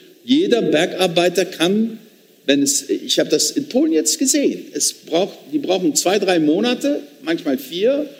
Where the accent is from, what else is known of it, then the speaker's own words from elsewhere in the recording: Netherlands; German is a second language; Meine Heimatstadt war bis 1973 immer bei den 3, 4 reichsten Städten der Niederlande.